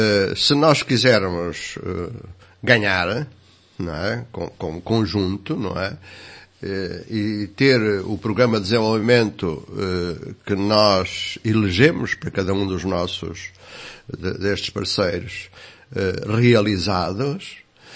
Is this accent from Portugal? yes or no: yes; Coimbra, Portugal; moved away as an adult; now in Aveiro, Portugal; eu vim de Coimbra para Aveiro nos anos, no início da universidade, portanto, decidi vir para aqui em 1973, ainda antes do 25 de Abril, mas só me instalei cá depois de me doutorar em 1976.